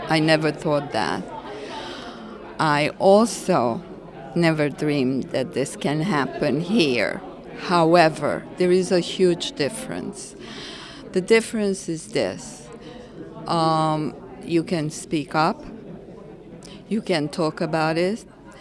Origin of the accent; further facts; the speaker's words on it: Romania; I was asked to lead a delegation of Romanian officials from my hometown to Holland.